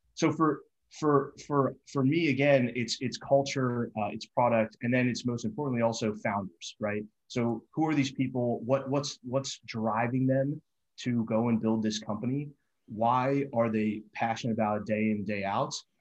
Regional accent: East Coast, United States; You know, I grew up on the East Coast.

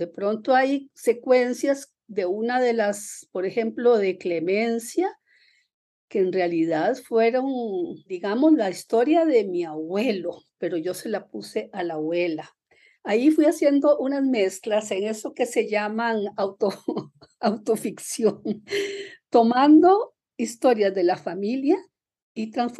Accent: Puerto Limón, Limón, Costa Rica; Yo pasé mi primera infancia en Puerto Limón, que es el puerto principal del Caribe, y eso pues me marcó muchísimo. Yo me considero una escritora caribeña.

